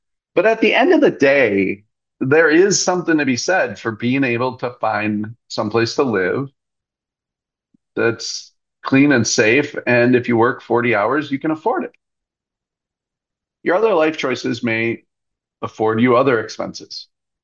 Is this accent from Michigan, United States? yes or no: no; Shoreview, Minnesota, United States; Anybody who's listened to the show knows that I'm proud of growing up in Shoreview. Even some people in Shoreview are proud of me growing up there.